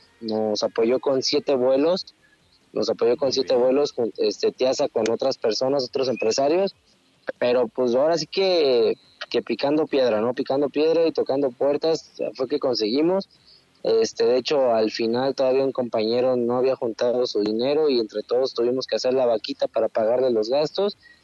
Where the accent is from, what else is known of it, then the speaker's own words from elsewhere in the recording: Orizaba, Veracruz, Mexico; andamos acá andamos en Veracruz, yo soy de acá de Orizaba, Veracruz